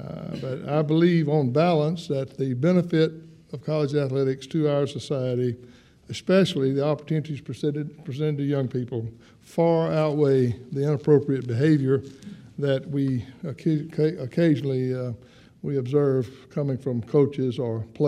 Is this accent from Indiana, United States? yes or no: no; Moss Point, Mississippi, United States; For me, I'm from Moss Point, Mississippi, a little town on the Mississippi Gulf Coast.